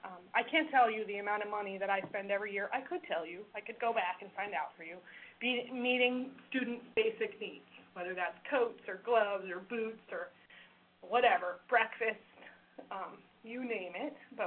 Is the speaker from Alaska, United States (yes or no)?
yes; Kodiak, Alaska, United States; I'm from Kodiak, born and raised, and home, doing good work, I hope.